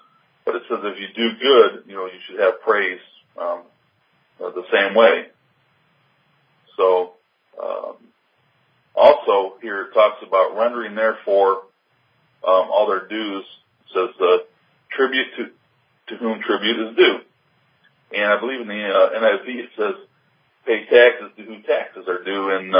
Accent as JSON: {"language": "English", "town": "Detroit", "region": "Michigan", "country": "United States", "tie": "born or raised there", "moved": "as an adult", "lives_now": "North Carolina, United States", "said": "I'm originally from Detroit, grew up there, was born and raised there. A couple years ago, I moved down here to North Carolina."}